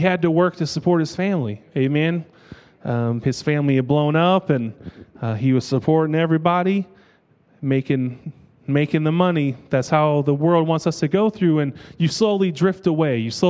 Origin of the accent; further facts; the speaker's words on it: Gary, Indiana, United States; We grew up in Gary as well for most of my childhood.